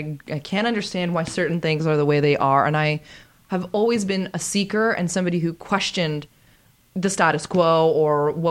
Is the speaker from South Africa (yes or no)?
no; Toronto, Ontario, Canada; now in California, United States; when I was a kid growing up in Toronto, I always had a connection and a fascination with California, Southern California.